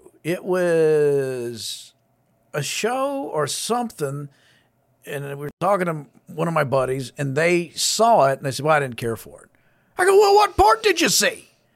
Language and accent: English; United States; I couldn't be more proud as an American of Jon Stewart's work